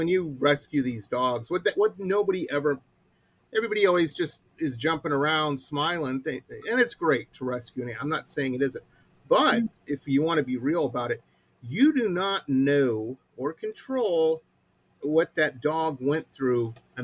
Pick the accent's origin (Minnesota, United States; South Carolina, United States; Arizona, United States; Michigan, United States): Michigan, United States; Detroit; And I grew up in Metro Detroit, which was a rough town.